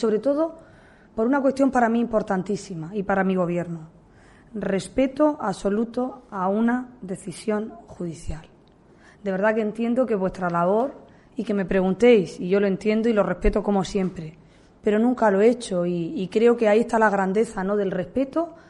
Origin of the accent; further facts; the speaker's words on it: Cartagena, Region of Murcia, Spain; la gente de nuestra tierra, de mi tierra